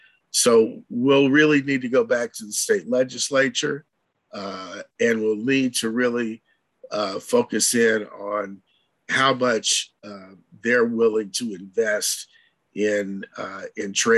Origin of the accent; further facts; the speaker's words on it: Cleveland, Ohio, United States; moved away; years ago when I grew up in the Midwest, when they consolidated all the transit agencies, they put out a one penny tax to do that in the Cleveland metro area.